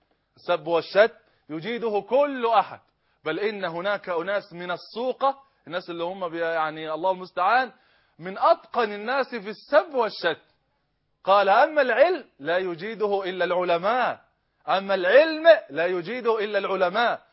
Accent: Egypt; حتى في بلدنا مصر،

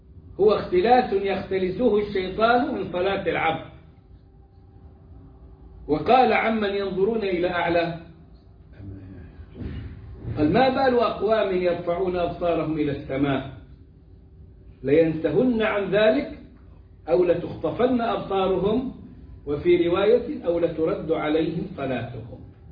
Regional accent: Egypt; واللي راح الصعيد عندنا في مصر هيبقى عارف الحكاية دي

